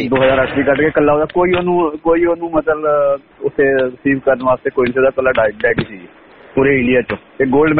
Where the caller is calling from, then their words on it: Melbourne, Victoria, Australia; ਬੋਲਦਾ ਮੈਲਬਨ ਤੋਂ ਜੀ